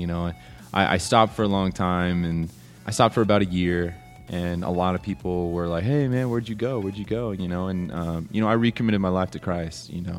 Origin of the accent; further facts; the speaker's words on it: San Diego, California, United States; born there; also born or lived in Temecula / Rancho Cucamonga / Lake Arrowhead / Great Britain; Well, I was born in San Diego, California, and I moved a lot. Moved to Temecula. I've lived in parts of Great Britain. And then moved back here to Rancho Cucamonga.